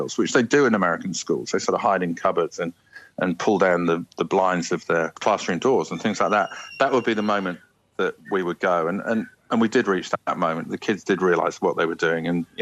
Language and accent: English; United Kingdom; now in Australia; I grew up in Britain, a Britain I think that was so class-ridden that for many people, especially from backgrounds like mine, upward mobility and opportunity just wasn't a given.